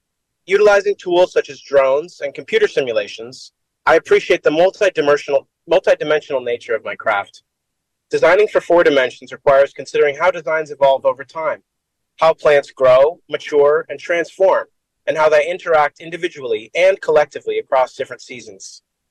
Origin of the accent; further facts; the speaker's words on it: Santa Monica, California, United States; Having been born and raised in Santa Monica to first-generation American parents from the Caribbean, I've always had a connection with independent media.